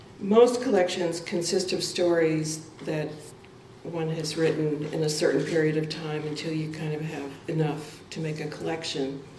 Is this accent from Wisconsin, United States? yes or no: no; New York, United States; Now that I'm a Texan instead of a New Yorker, I don't get to see any of this stuff, so, or not much of it.